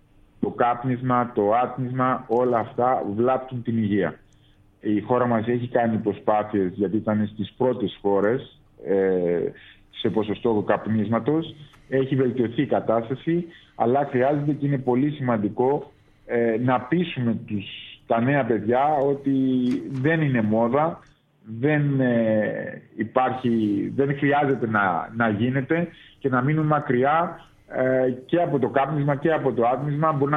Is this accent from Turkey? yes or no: no; Cyprus; moved away as an adult; now in Athens, Greece; Ναι, είμαι Κύπριος, γεννήθηκα, μεγάλωσα στην Κύπρο, ήρθα να σπουδάσω στην ιατρική Αθήνας.